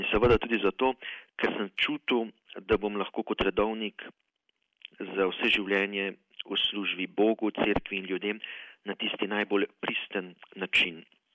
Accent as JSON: {"language": "Slovenian", "region": "Prekmurje", "country": "Slovenia", "accent": "Prekmurje dialect", "said": "Takoj samo, da se zagledamo že, da vemo, da smo iz Prekmurja, takoj gučimo po prekmursko"}